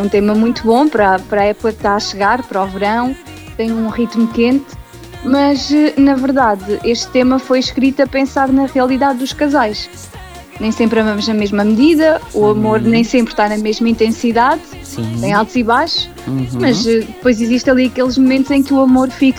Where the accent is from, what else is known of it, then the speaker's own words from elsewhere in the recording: Castelo Branco, Portugal; Sou Castelo Branco